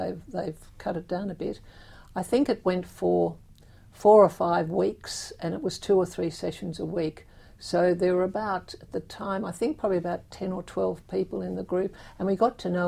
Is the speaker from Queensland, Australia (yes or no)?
no; Sydney, New South Wales, Australia; also born or lived in Melbourne; I was born in Melbourne, but when I was seven, we moved to Sydney, where I lived until I was married. Lived in a seaside suburb, and then I was married at 22 and lived in Sydney for some time thereafter, until I went overseas with my husband.